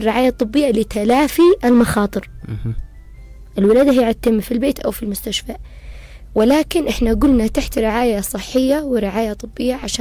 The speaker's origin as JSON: {"language": "Arabic", "country": "Yemen", "said": "نظرة عندنا كيمنيين"}